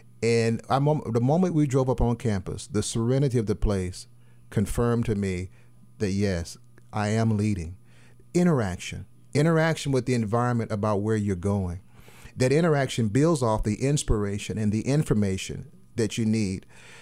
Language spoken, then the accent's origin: English; Memphis, Tennessee, United States; Before I left Memphis, I'm from Memphis, Tennessee, to go off to seminary